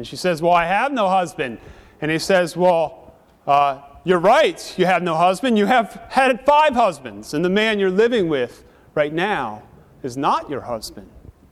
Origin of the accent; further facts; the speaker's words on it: United States; We're not British, but we Americans get some enjoyment out of watching weddings.